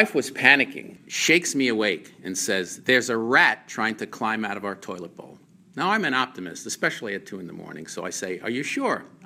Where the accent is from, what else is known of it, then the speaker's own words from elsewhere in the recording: New York, United States; now in Boca Raton, United States; Now, I didn't grow up in the foothills of Tennessee. I grew up on Long Island. I'm not a hunter. And I live now in Boca Raton.